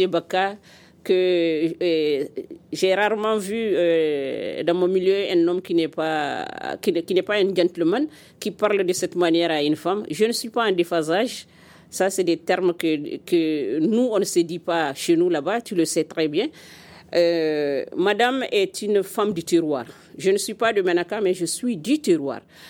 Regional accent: Mopti, Mali; also born or lived in Tombouctou; originairement je suis de Hombori, de père et de mère, donc je suis de là-bas, grandi un peu dans la région de Mopti et Tombouctou

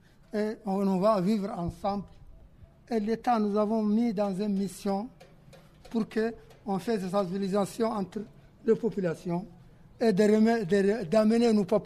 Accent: Timbuktu, Tombouctou, Mali; born there; depuis que moi, je suis né à Tombouctou

